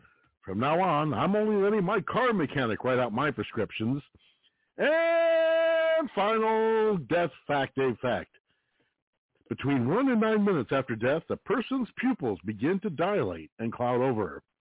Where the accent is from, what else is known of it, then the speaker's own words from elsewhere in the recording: Ohio, United States; But since we're from Northeast Ohio, and we are from Northeast Ohio, it's a cute little song, even without knowing that. But with knowing these areas, it makes it that much more fun.